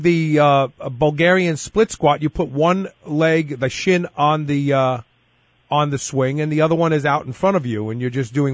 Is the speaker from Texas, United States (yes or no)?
no; Brooklyn, New York, United States; because you're from Brooklyn, I'm from Brooklyn.